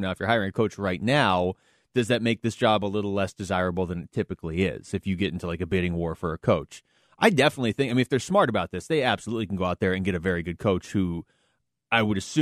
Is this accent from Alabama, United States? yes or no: no; Seattle, Washington, United States; okay, so I grew up in Seattle.